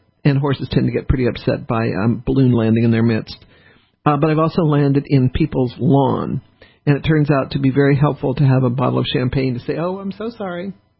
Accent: Louisiana, United States; And this is something from my home state. Louisiana was admitted to the U.S.

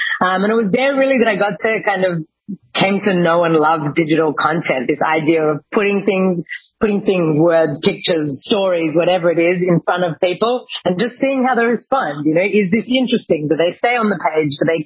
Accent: Sydney, New South Wales, Australia; smoking bongs behind the scout hall at the school that I grew up in Sydney

